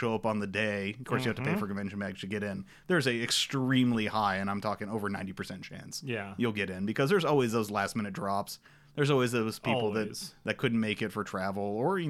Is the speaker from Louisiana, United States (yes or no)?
no; Las Vegas, Nevada, United States; You know, I'm from Vegas, right?